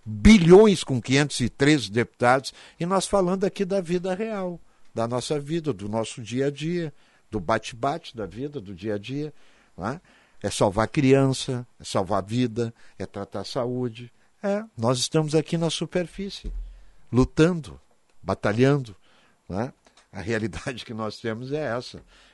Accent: Cáceres, Mato Grosso, Brazil; now in Gravataí, Brazil; Sou da cidade de Cáceres. Moro há 11 anos em Gravataí

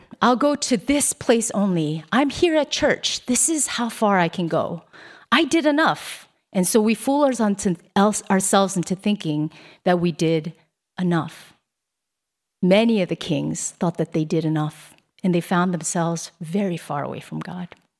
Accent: Pennsylvania, United States; I grew up in Pennsylvania, and when our schools went to like school trips and stuff, we would always go to Lancaster, Amish town.

